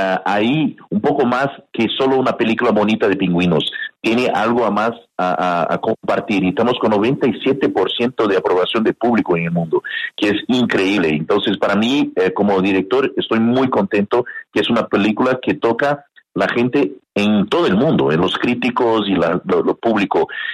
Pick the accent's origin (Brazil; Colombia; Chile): Brazil; Spanish is a second language; yo la conozco, yo soy brasileño